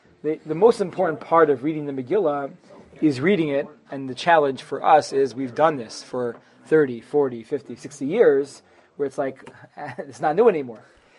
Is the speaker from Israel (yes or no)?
yes; Tel Aviv, Tel Aviv District, Israel; I grew up in Tel Aviv. So, suburb of Tel Aviv, right?